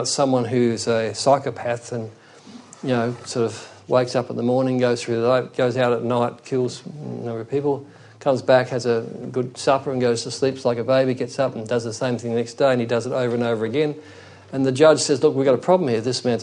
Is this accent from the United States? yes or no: no; Australia; So if we keep doing this, we would cease to be as an Australian people and someone else would be here.